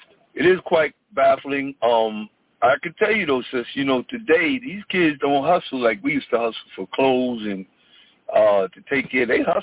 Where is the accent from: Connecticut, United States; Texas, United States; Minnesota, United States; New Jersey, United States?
New Jersey, United States; Paterson; now in Norfolk, United States; with everything that's been going on here in Norfolk, in other cities that I love, as my hometown, Paterson, New Jersey